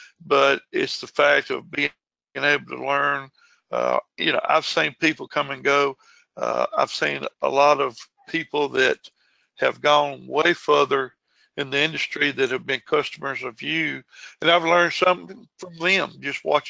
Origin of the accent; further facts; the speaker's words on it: Louisiana, United States; now in Dallas, United States; I was born and raised in Louisiana, but I'm out in the Dallas-Fort Worth area, and I'm a Texas Rangers fan.